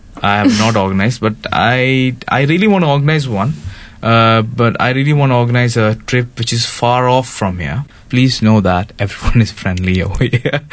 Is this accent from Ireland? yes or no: no; India; now in Bahrain; I'm from India, but I'm settled in Bahrain. I did my schooling in Bahrain.